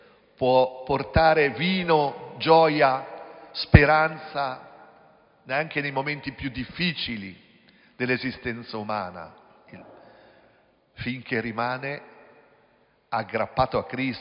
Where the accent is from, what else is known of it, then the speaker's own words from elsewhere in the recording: Piacenza, Emilia-Romagna, Italy; Io mi ricordo quando ero bambino a Piacenza tutti pigiavano, cioè in cantina tutti facevano il vino, no?